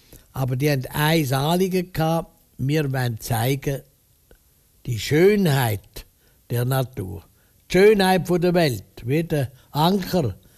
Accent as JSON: {"language": "German", "region": "Zurich", "country": "Switzerland", "said": "ich bin auch ein Zürcher"}